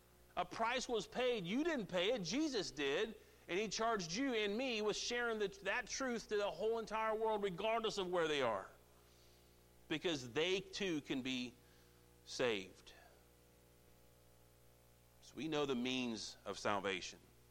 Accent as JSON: {"language": "English", "region": "Indiana", "country": "United States", "said": "I'm from Indiana, we have cornfields and apple orchards. I think there's other things in Indiana, we have a lot of those, right?"}